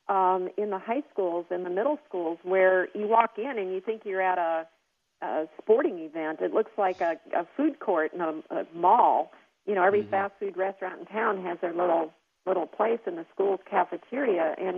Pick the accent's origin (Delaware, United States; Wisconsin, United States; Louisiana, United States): Wisconsin, United States; I grew up in Wisconsin, and when it was snowing, blizzard-like conditions.